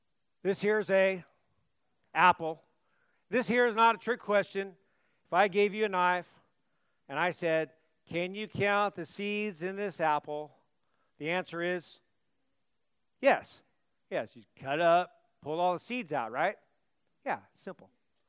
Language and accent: English; California, United States; I was a kid who grew up in the 70s. It was like, and I grew up in the East Bay.